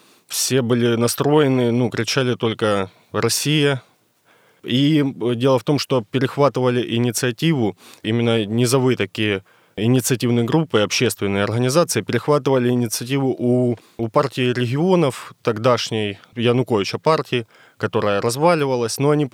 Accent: Donetsk, Donetsk Oblast, Ukraine; ну, я сам родом из Донецка

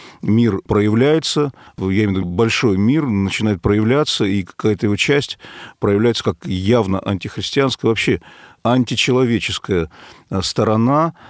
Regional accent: Kharkiv, Kharkiv Oblast, Ukraine; Я родом из Харькова и работал в Луганске, в Одессе.

